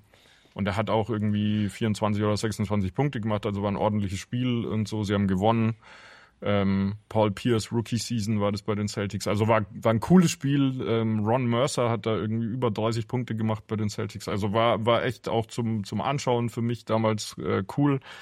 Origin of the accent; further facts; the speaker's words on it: Würzburg, Bavaria, Germany; Man konnte bei uns in Würzburg immer, gibt es glaube ich immer noch, wenn immer so kurz vor 7 oder irgendwas im Radio die Geburtstagskinder so vorgelesen.